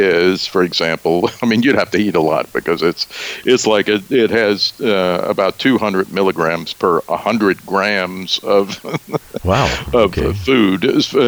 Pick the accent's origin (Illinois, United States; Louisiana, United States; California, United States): Louisiana, United States; New Orleans; We were raised, my wife, too. She's from Baton Rouge, and I'm from New Orleans.